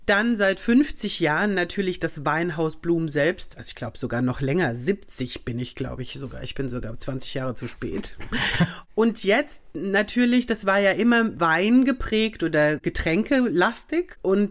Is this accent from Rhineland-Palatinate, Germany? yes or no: yes; Mainz, Rhineland-Palatinate, Germany; Bin ja Mainzer Mädchen, gell?